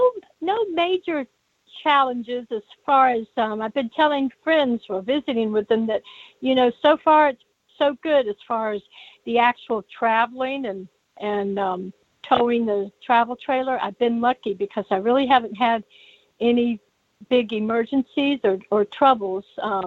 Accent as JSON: {"language": "English", "region": "Georgia", "country": "United States", "tie": "born or raised there", "said": "totally different from what I grew up with in Georgia."}